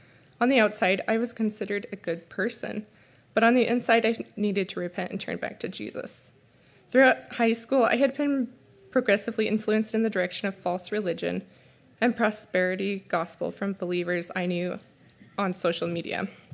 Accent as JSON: {"language": "English", "town": "Hot Springs", "country": "United States", "tie": "born or raised there", "said": "I grew up here in Hot Springs, a third generation Hot Springsian. I get the privilege of living in the same town as my two older sisters, along with their families and both of my parents."}